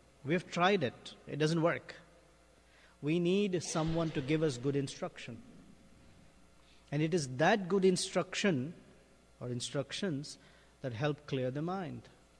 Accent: India; I am Indian, I'm male, I am educated, I am like this, I am like that.

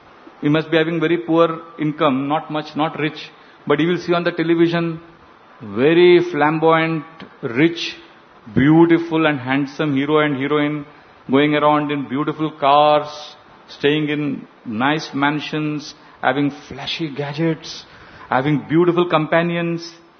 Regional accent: Mumbai, Maharashtra, India; I grew up here in South Bombay.

